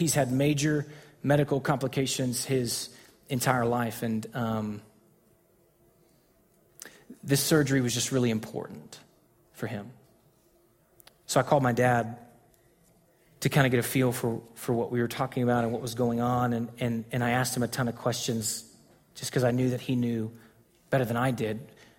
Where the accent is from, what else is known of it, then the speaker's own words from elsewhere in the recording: Texas, United States; And so I can remember even being a little kid living in Texas, growing up in Texas my entire life